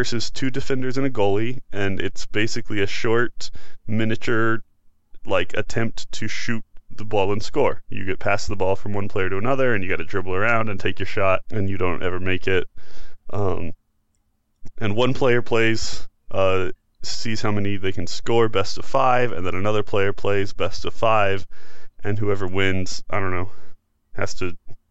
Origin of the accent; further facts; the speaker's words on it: United States; I'm sorry, we're American.